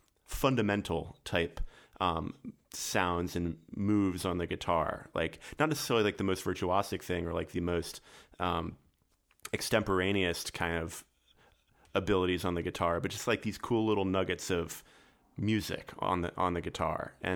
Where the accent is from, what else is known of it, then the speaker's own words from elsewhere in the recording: Annapolis, Maryland, United States; Yeah, so I'm from Annapolis, Maryland, and both of my parents are bluegrass musicians